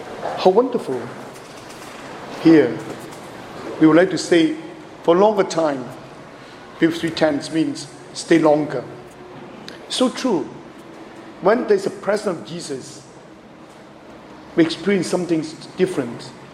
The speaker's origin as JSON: {"language": "English", "country": "Hong Kong", "also_born_or_lived": "Toronto, Canada", "second_language": "English", "moved": "yes", "said": "I was only priest from Hong Kong to work in the Archdiocese of Toronto for 6 years. You can imagine, no connection, no relatives, just by myself."}